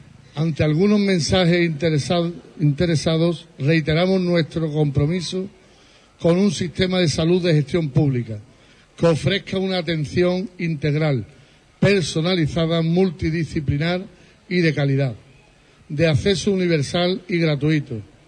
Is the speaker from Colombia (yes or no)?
no; Huelva, Andalusia, Spain; me gusta estar en las cosas de mi tierra, de Huelva.